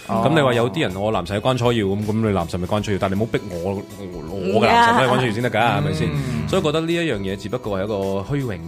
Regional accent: Vancouver, British Columbia, Canada; 我哋系温哥华人嚟嘅

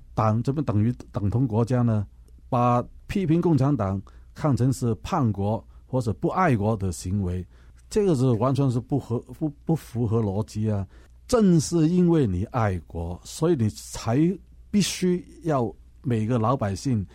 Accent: Hong Kong; 如果我们香港人再不注意这种情况的话，那么不到50年我们已经是会变成一国一制了

